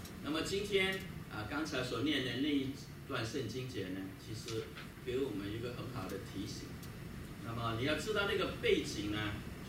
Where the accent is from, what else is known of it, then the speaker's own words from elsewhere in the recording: China; 我们中国人是庆祝新年是15啊